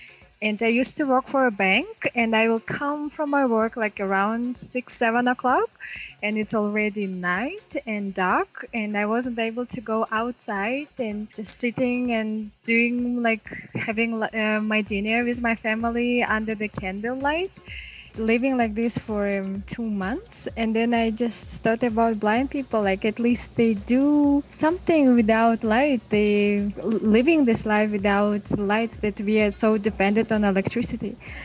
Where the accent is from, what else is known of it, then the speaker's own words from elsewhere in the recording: Bishkek, Kyrgyzstan; English is a second language; also born or lived in Osh; I am 28 years old. I am from Bishkek.